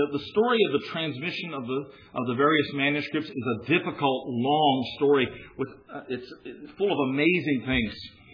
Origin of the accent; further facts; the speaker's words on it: Maryland, United States; I'm not just some barefoot preacher out of the hills of West Virginia. I do wear shoes. And I came from Maryland.